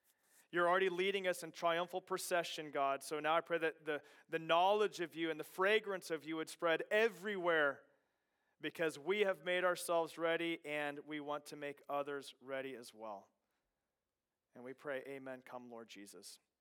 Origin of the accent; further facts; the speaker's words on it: Kansas, United States; driving to Hutchinson, Kansas, which was like 25 to 30 miles away from my hometown.